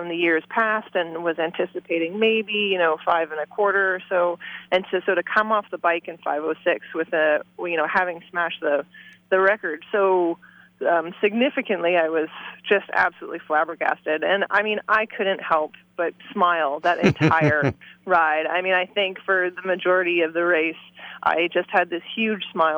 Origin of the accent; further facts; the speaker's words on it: Vancouver, British Columbia, Canada; So it was really a hometown race for me. I mean, Whistler's only a couple hours away from Vancouver